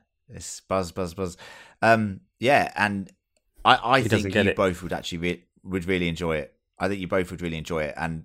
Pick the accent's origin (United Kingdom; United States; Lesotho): United Kingdom; England; As an English person, I didn't know that story.